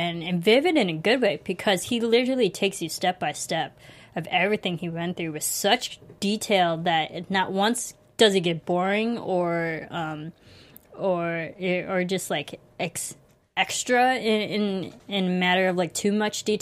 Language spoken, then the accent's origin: English; United States; I grew up in America. I'm, you know, pretty far removed from England and London and Ireland at that point